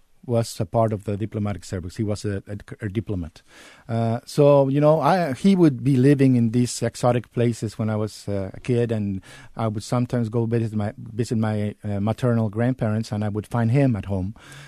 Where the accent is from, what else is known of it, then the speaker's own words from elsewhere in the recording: Mexico City, Mexico; I grew up in Mexico City. I would probably, you know, describe my family as sort of average middle class family in Mexico City.